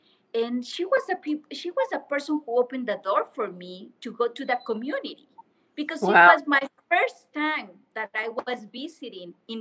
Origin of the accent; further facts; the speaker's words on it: Mexico; English is a second language; it's unbelievable that I'm from Mexico and I don't know my community.